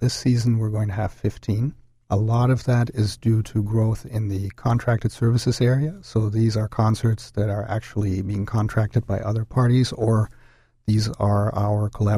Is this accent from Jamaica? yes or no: no; Germany; I am from Germany, that's not a secret